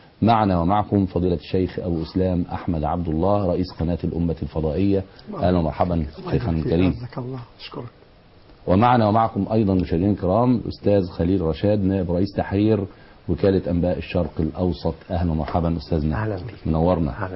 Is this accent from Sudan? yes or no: no; Egypt; وأن يحفظ بلادنا مصر من كل سوء،